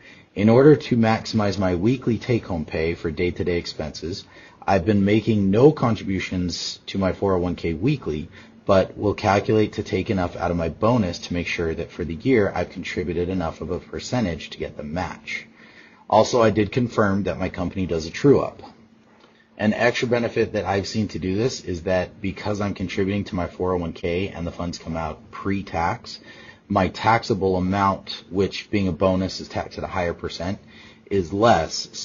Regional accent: Layton, Utah, United States; I'm from Layton, Utah.

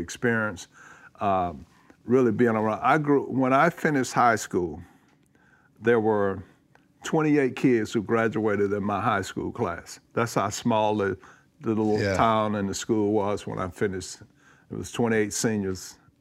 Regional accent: the South, United States; I'm talking about history as a black man, as a young black youth growing up in the South doing segregation.

